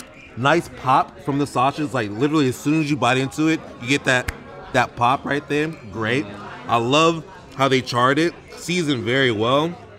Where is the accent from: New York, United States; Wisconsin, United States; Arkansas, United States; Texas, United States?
Arkansas, United States; I'm in Arkansas. I grew up in Arkansas.